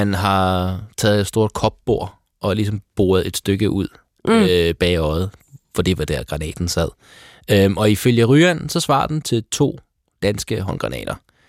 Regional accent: Tehran, Tehran Province, Iran; now in Denmark; Jeg er født i Teheran og vokset op i en betonby, uden nogen som helst form for natur omkring mig.

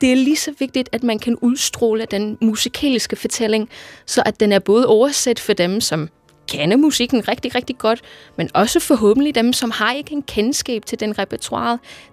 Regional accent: Liverpool, North West England, United Kingdom; Danish is a second language; now in Denmark; Jeg kommer fra Liverpool i England oprindeligt. Vi er rigtig ned på jorden

